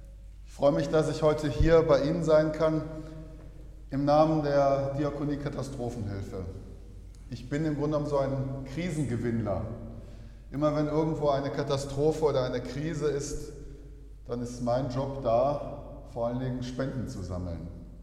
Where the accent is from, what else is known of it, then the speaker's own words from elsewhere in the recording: Wuppertal, North Rhine-Westphalia, Germany; ich komme aus Wuppertal